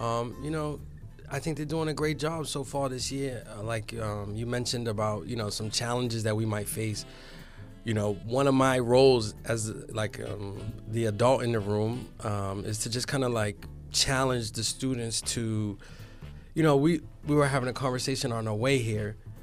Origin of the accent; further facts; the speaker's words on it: Boston, Massachusetts, United States; Originally I'm from Boston, Massachusetts, Roxbury to be exact.